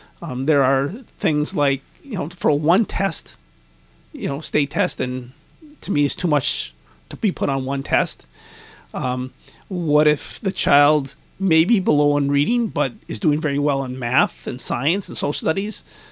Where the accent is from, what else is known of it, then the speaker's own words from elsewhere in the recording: Chassel, Michigan, United States; And, you know, I came from Chassel, and every year the school foundation, people who have donated money, give back every year